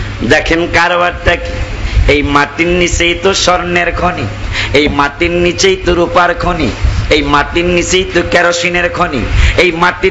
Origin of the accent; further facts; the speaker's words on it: Faridpur, Dhaka Division, Bangladesh; born there; now in Dhaka, Bangladesh; আমার জন্মস্থান কিন্তু ফরিদপুর, এখন আল্লাহ ঢাকায় একটু ব্যবস্থা করছে